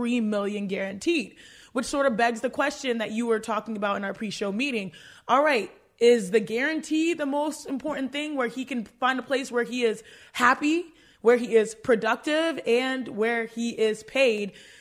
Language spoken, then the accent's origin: English; Houston, Texas, United States; See, growing up in Houston, Texas, we all knew that J.J. Watt wanted to be a Cardinal.